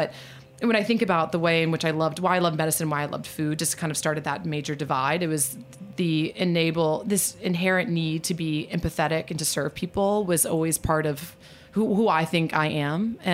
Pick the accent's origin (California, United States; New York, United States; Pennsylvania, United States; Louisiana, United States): Louisiana, United States; New Orleans; But I'm actually a fifth generation from New Orleans, and my family still lives there.